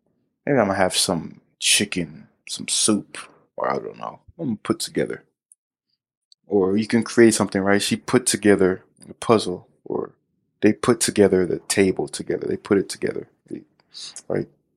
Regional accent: Florida, United States; Well, actually, I'm from Florida.

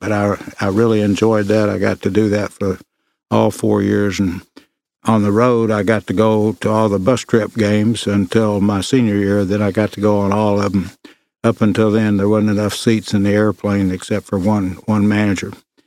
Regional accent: Owensboro, Kentucky, United States; I'm from Owensboro, Kentucky. Grew up listening to the games and rooting for the Big Blue.

